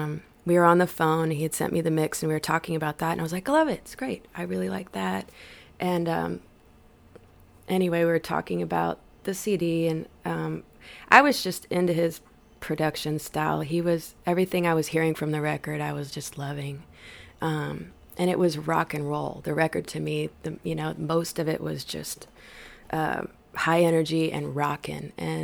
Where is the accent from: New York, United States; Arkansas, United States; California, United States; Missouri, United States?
Missouri, United States; St. Louis; So I'm from St. Louis, but I started playing music out in Fort Worth and Dallas in my 20s.